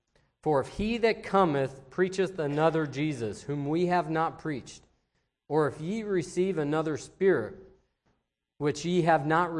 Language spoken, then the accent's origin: English; Van Wert, Ohio, United States; now in Bern, United States; I'm from Bern, Indiana, originally from Van Wert. So as far as my wife and I can remember, we're Van Wert and Paulding County. We attend the church there at Bern.